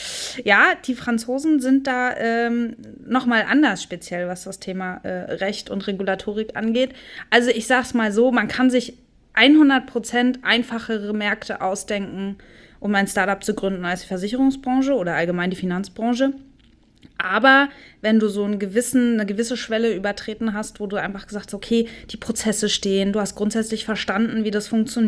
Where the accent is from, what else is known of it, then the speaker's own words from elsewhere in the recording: Berlin, Germany; born there; obwohl ich ja gebürtige Berlinerin bin